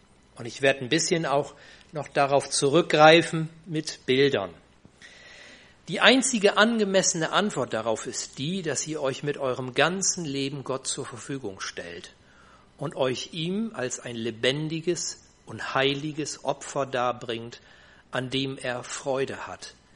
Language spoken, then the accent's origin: German; Bohmte, Lower Saxony, Germany; Wir sind aus Bohmtel, haben dort mit anderen Freunden zusammen Gemeinde gründen dürfen